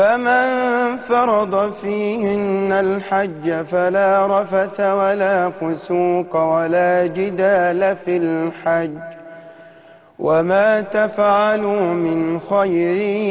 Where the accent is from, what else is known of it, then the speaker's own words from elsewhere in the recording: Tilt, Beni Suef Governorate, Egypt; محافظة بني سويف، مركز الفشن، قرية تلت.